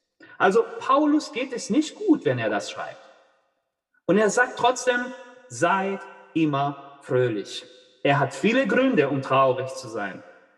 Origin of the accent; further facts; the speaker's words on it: Peru; German is a second language; Ich komme aus Peru, da ist viel Leid gerade in Peru.